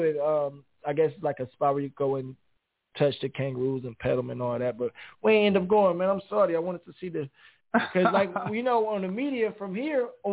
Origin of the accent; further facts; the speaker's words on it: Ohio, United States; Like, I'm from Ohio, so when everybody's freaking out, like, oh, it's freezing. I'm like, it's chilly.